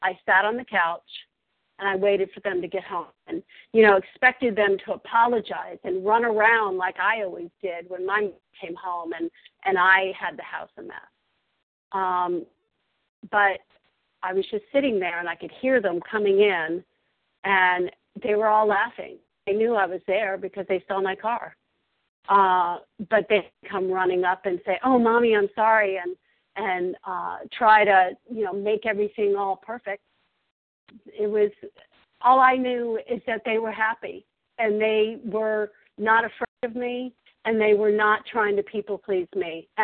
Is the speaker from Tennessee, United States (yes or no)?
no; Virginia, United States; also born or lived in Colorado; but I lived in Colorado by this point, and I'm originally from Virginia, where I am now.